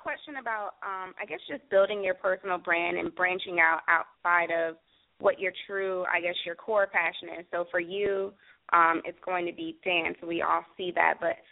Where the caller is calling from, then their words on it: Cincinnati, Ohio, United States; I'm calling from Cincinnati, Ohio.